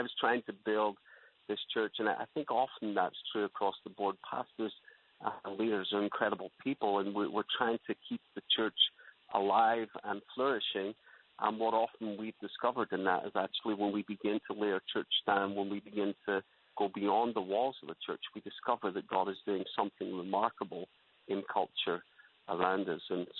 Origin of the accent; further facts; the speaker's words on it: Glasgow, Scotland, United Kingdom; moved away as an adult; also born or lived in Northern Ireland; now in Orange County, United States; Born and raised actually in Glasgow in Scotland, and then moved with my wife to plant the church that we led in Northern Ireland about 20 years ago.